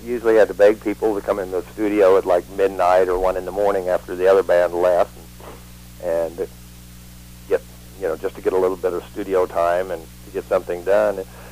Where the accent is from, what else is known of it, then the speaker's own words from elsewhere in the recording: Tulsa, Oklahoma, United States; which was to move back to my hometown, Tulsa, Oklahoma. And I was fortunate enough at the time that I had song … in the number one soundtrack Wayne's World